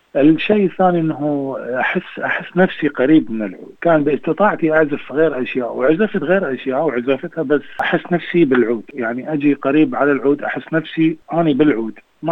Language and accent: Arabic; Iraq; moved away as an adult; also born or lived in United Arab Emirates; now in Australia; أنا طلعت من العراق عمري 18-20 سنة وعشت بالإمارات 14 سنة.